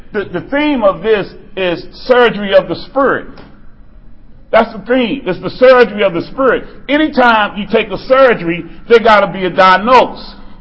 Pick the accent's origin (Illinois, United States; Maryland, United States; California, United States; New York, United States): Maryland, United States; Baltimore; I come from Cherry Hill. I come from a place in Baltimore where they said anything you get involved with, you need to handle it.